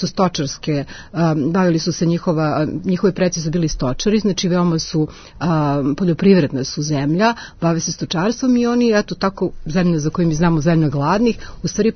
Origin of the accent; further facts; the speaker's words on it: Serbia; ja sam dolazim iz Srbije, ja sam ortodoks.